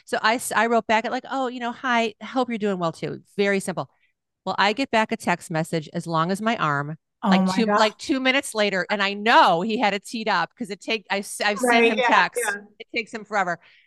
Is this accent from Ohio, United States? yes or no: yes; Cleveland, Ohio, United States; now in Seattle, United States; Right before I moved to Seattle, I decided to Zoom home to Cleveland. I'm from Cleveland, Ohio originally